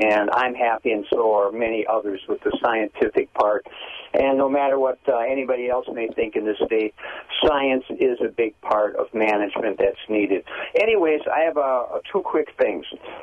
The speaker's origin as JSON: {"language": "English", "town": "Milwaukee", "region": "Wisconsin", "country": "United States", "tie": "born or raised there", "said": "Growing up near Horicon Marsh in Milwaukee and outside of Milwaukee, I remember the skies being black with geese and everything else."}